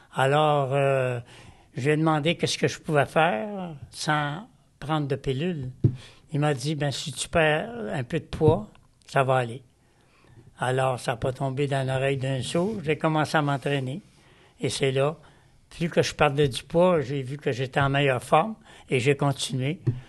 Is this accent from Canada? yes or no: yes; Montreal, Quebec, Canada; born there; Moi, je suis né à Montréal, j'ai travaillé toute ma vie